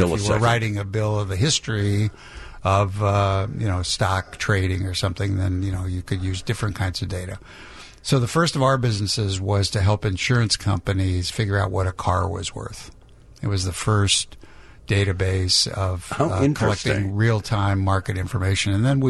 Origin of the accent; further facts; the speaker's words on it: Highland Park, United States; also born or lived in St. Louis; Before in Highland Park and before that in St. Louis.